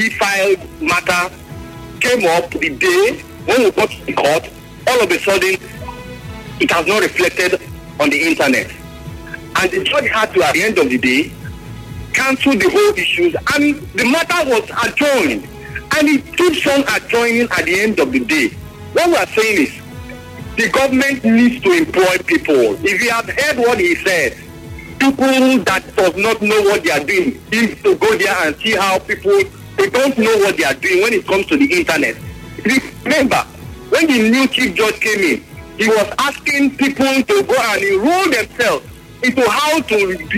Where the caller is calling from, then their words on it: Mokoko, Nigeria; I'm calling you from Mokoko.